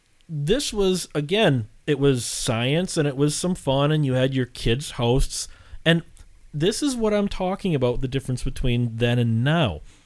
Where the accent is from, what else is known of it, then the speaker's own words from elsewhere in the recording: Wisconsin, United States; And see, I'm from Wisconsin, liberal state. We're a blue state, and we did that stuff.